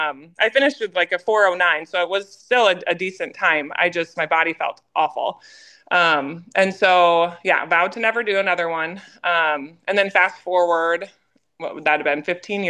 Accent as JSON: {"language": "English", "town": "Dumont", "region": "Iowa", "country": "United States", "tie": "born or raised there", "lives_now": "Omaha, United States", "said": "I grew up in Dumont, and … I graduated from Hampton in 2008."}